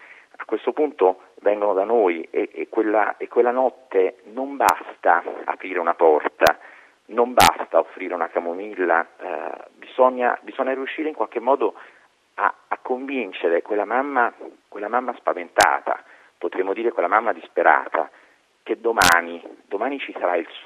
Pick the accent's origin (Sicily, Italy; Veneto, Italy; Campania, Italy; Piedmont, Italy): Campania, Italy; Naples; e da napoletano orgoglioso quale sono